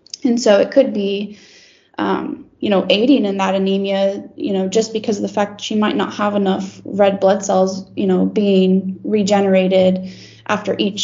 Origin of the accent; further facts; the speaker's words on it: San Diego, California, United States; I come from the city, essentially. I'm from San Diego, California, and wasn't raised on a farm or anything.